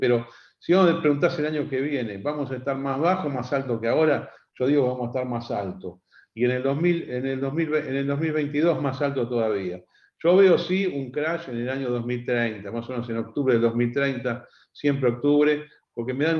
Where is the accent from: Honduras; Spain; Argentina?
Argentina; born there; El país donde yo nací, que yo soy de diciembre del 58, todavía era una potencia económica y cultural mundial, especialmente cultural.